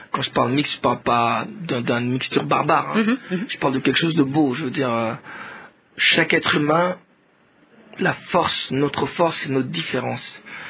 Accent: Bukavu, South Kivu, DR Congo; born there; first language Swahili; French is a second language; Ma langue d'origine, quand je suis né, c'est-à-dire le Swahili, parce que je suis né à Bukavu

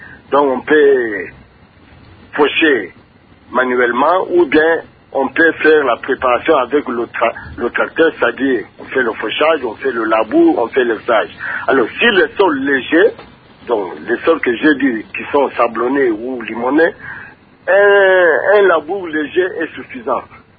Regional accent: Kongo Central, DR Congo; comme chez nous au Congo central ici

